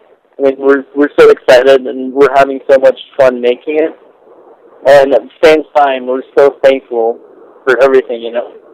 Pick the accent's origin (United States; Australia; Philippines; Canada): Philippines; I grew up in the Philippines, and it's like summer all year round, you know?